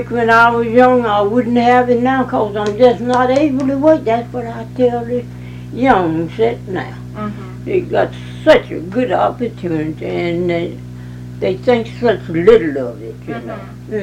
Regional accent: United States; born there; I was born in Jasper County, honey, just about 7 miles out in the country from here.

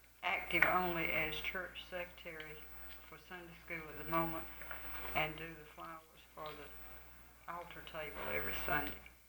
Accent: United States; born there; I was born in Carroll County at home in what would be known as Oak Mountain Community in a farmhouse.

